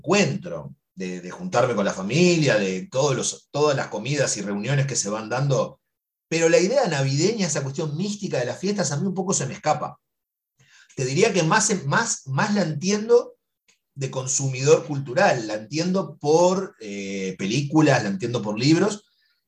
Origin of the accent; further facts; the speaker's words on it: Uruguay; Como buen uruguayo